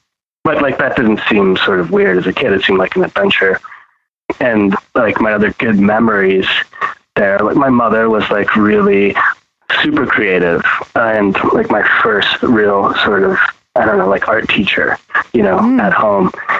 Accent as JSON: {"language": "English", "region": "Texas", "country": "United States", "tie": "born or raised there", "also_born_or_lived": "Pittsburgh, Pennsylvania", "said": "Yeah, I was born there, but I was raised in Texas. So like my time and my memories, they were like brief, but like impactful. So I was born there, and I mean, we moved when I was like 5 going on 6"}